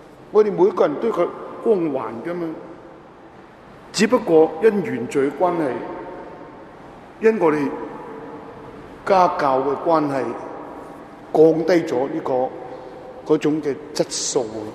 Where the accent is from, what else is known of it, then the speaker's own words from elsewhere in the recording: Guangdong, China; 就算我们广东人都未必读得那么清晰。